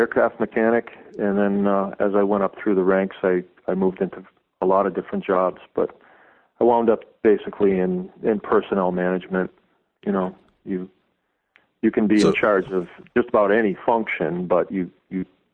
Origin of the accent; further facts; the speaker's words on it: New England, United States; Well, I'm from New England, and that's where the revolution began.